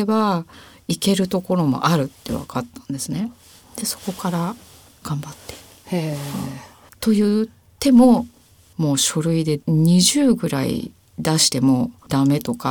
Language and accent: Japanese; Kansai, Japan; 私関西なんですけど、その当時梅田っていうところでNTT の大阪梅田北支店というところで働いておりまして